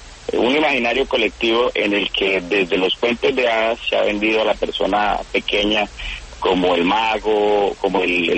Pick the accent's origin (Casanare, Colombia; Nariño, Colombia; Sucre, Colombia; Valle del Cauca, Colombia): Casanare, Colombia; decidí regresar a mi pueblo, a mi departamento, el departamento de Casanare